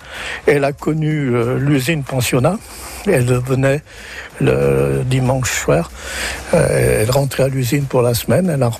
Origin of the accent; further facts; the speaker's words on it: Saint-Julien-Molin-Molette, Auvergne-Rhône-Alpes, France; born there; Je suis né à Molin-Molette, et oui, même à la maternité du village, à l'époque. Mais bon, je suis né à Saint-Julien-Molin-Molette. Après un tour de France professionnelle, je suis revenu au village natal.